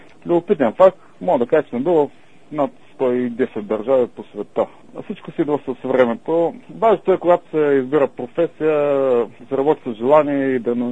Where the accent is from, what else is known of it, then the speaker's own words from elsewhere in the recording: Popovo, Targovishte Province, Bulgaria; Аз имам добро възпитание от моето родно място, град Попово, откъдето съм излязъл.